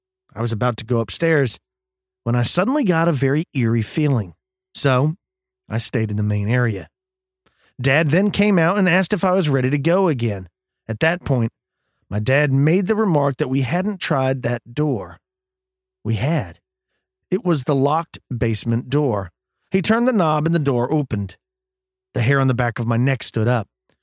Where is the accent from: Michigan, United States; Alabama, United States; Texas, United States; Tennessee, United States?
Texas, United States; This one comes from my home state of Texas.